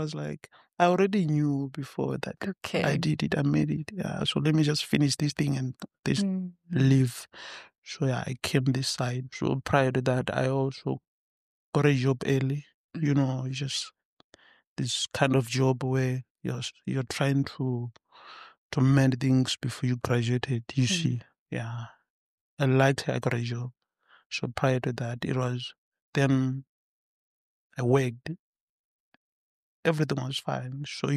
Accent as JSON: {"language": "English", "region": "Limpopo", "country": "South Africa", "tie": "born or raised there", "said": "I'm 29. So I grew up in Venda, deep end there, Venda, Limpopo."}